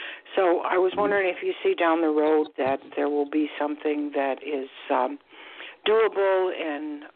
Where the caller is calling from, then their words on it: Florida, United States; Hi. I'm calling from Florida.